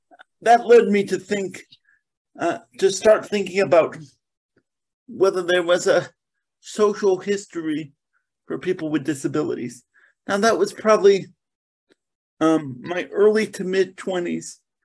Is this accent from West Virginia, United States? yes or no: yes; West Virginia, United States; also born or lived in Connecticut; now in St. Louis, United States; I grew up first in Connecticut in foster care, right? Similar to what my bio said. Then I got adopted by rich West Virginians.